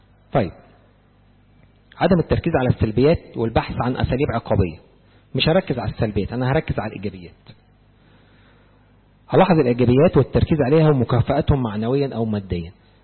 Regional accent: Egypt; إحنا كلنا على فكرة كمصريين عامة حتى في أشغالنا تلاقي إيه

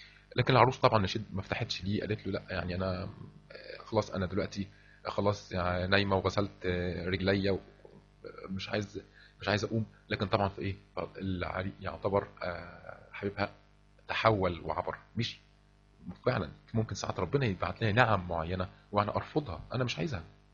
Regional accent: Egypt; هنا عندنا في مصر

